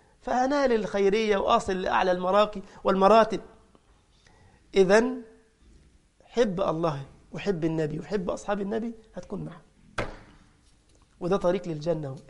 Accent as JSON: {"language": "Arabic", "country": "Egypt", "said": "هو عندنا في مصر يعني كان يقولوا العلم في الرأس مش في الكراس"}